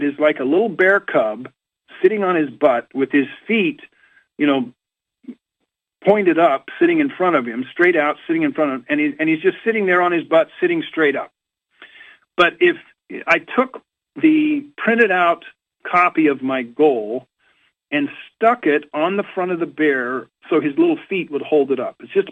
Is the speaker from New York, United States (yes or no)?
no; Orem, Utah, United States; And I'm from Orem originally.